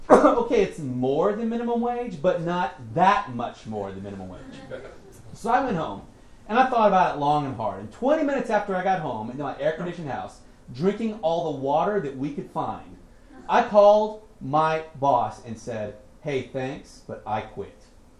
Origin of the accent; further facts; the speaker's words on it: Louisiana, United States; I was raised in South Louisiana, the deep south.